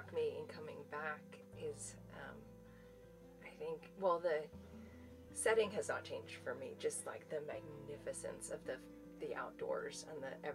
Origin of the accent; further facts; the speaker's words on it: Philadelphia, Pennsylvania, United States; For me, I came from Philadelphia, which at the time, I'm sure now the school is incredibly diverse, but at the time, I think I was the only one from the East Coast who had come.